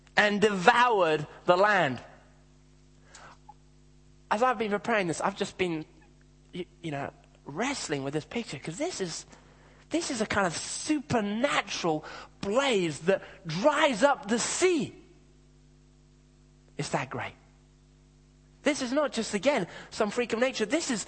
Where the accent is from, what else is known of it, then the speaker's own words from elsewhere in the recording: Kenya; moved away; Now, I grew up in Kenya, in Africa.